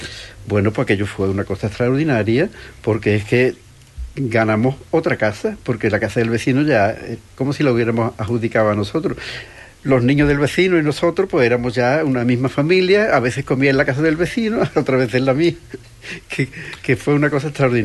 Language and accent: Spanish; Cádiz, Andalusia, Spain; born there; yo nací a la vida en Cádiz. Yo me recuerdo jugando allí en la playa de la Caleta y viviendo toda el barrio del pueblo de Cádiz, que era un barrio muy interesante, muy ruinoso en aquella época.